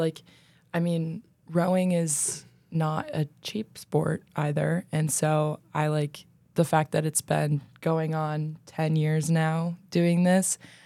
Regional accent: Rochester, New York, United States; I'm from Rochester, New York. So like kind of a hall away.

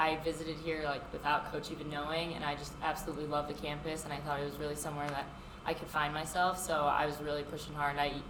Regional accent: Woodridge, Illinois, United States; And then I'm from Woodridge, Illinois, so it's like 30 minutes out of Chicago, and yeah.

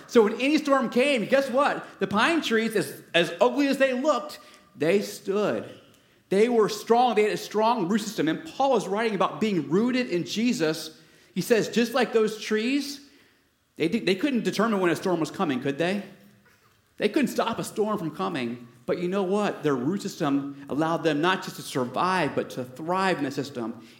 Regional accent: Florida, United States; Growing up in Florida, I grew up in the Ocala National Forest, and I love the Florida pine trees.

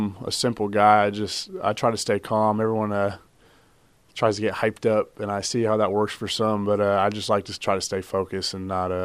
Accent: California, United States; now in Alabama, United States; I would like to think it was pretty normal growing up out there. People out here in Alabama think that's kind of cool.

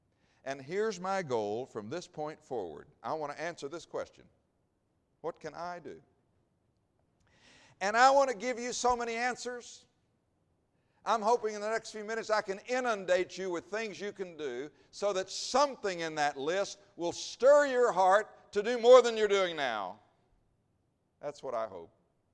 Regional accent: Texas, United States; And I will tell you, I'm a Texan

